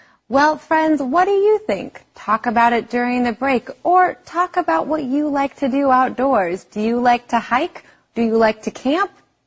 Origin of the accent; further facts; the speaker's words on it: Montana, United States; I am from Montana. Montana is famous for its beautiful mountain trails. So growing up, I went hiking and camping with my family a lot.